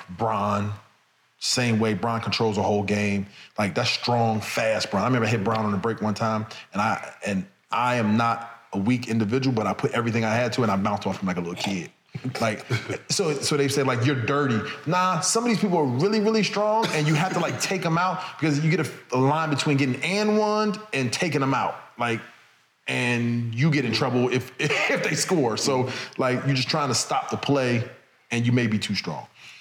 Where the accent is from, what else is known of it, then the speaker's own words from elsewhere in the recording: New Jersey, United States; I'm from Jersey, Philly right there.